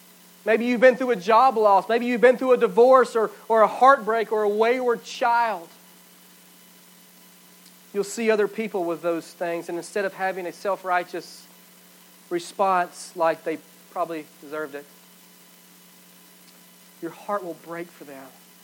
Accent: Atlanta, Georgia, United States; now in Elk City, United States; So we come to Elk City, and I'm not from Elk City. I grew up in Atlanta, and I'm just going to be honest with you, this was culture shock beyond belief.

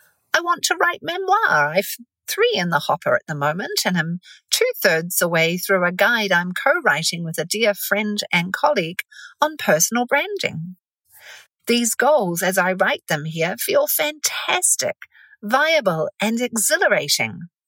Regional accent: New Zealand; moved away as an adult; also born or lived in Tokyo, Japan; now in United States; I'm a New Zealander who came to the US in 1996 in my mid-20s on a one-way ticket, not from New Zealand though. I came here from Tokyo, Japan, where I'd worked for almost 5 years.

